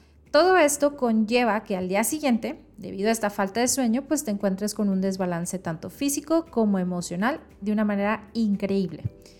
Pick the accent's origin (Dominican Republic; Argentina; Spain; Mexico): Mexico; soy nutrióloga mexicana certificada en enfermedades neurológicas